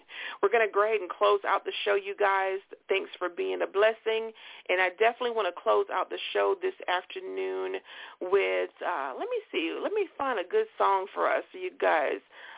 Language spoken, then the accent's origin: English; Utahville, South Carolina, United States; I'm originally from Utahville, South Carolina, right?